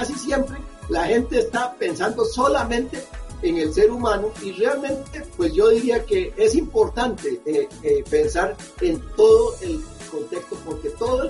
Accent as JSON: {"language": "Spanish", "country": "Costa Rica", "said": "en mi país a mí me tocó la suerte de establecer el primer comité de bioética en el país. Y yéndome a la historia, a aquellos años, eso fue en el año 75. En el año 75, en Costa Rica"}